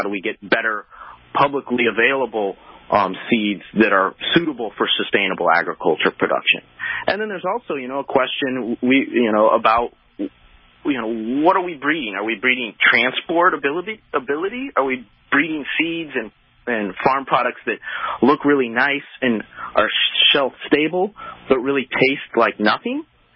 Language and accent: English; Springfield, Illinois, United States; I come from Springfield, Illinois. Grew up kind of on the outskirts of Springfield, Illinois. Spent 10 years in 4-H, Boy Scouts.